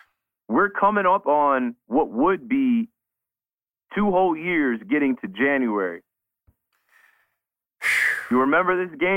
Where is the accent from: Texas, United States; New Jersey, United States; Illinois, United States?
New Jersey, United States; I'm from Jersey. He's a Jersey guy.